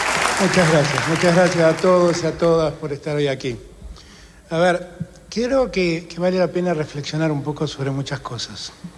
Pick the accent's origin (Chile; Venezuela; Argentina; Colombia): Argentina; como argentino